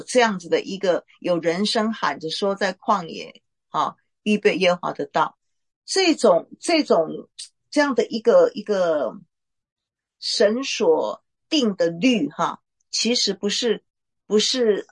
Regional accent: China; 有人说为什么神不选我们中国人做他的选民呢？

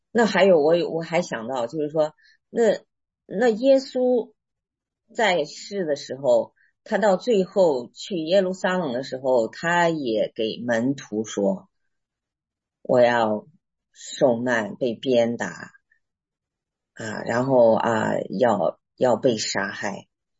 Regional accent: China; 就用我们中国人来说呢，就是天机啊

